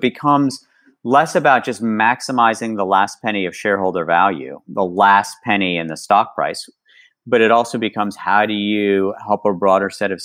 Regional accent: West Virginia, United States; so when I was in West Virginia, I was growing up in West Virginia, I worked on a beer truck.

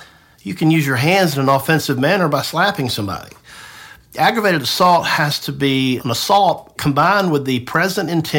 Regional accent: Tifton, Georgia, United States; I grew up in Tifton, so I know the area.

